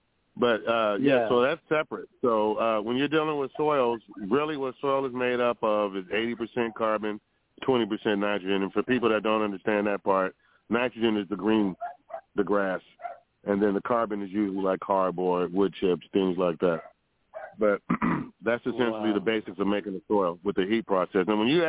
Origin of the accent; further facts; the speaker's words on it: Los Angeles, California, United States; I grew up in Los Angeles. I graduated from Dorsey High School.